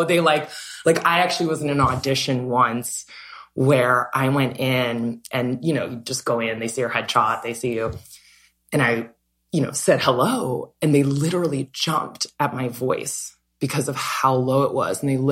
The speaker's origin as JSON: {"language": "English", "region": "Ohio", "country": "United States", "tie": "born or raised there", "said": "I went to public school. I grew up in Ohio."}